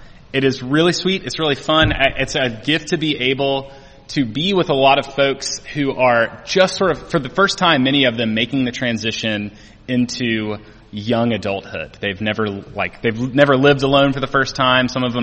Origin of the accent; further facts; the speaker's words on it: Alabama, United States; I grew up in Alabama and went to Auburn University, so I'm an Auburn fan.